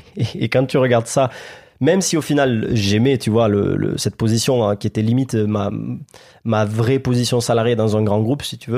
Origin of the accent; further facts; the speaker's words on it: Alès, Occitanie, France; à Alès, ma ville natale.